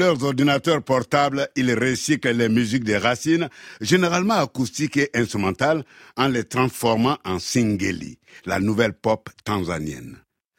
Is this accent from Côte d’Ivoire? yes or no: yes; Côte d’Ivoire; on se fait une escale chez moi en Côte d'Ivoire